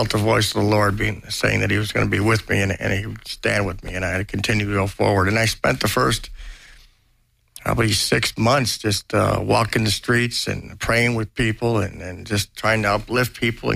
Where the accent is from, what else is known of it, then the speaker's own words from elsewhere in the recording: Buffalo, New York, United States; moved away as an adult; now in Los Angeles, United States; I grew up in Western New York, Buffalo, New York, actually. And I got to Los Angeles, and I got off the bus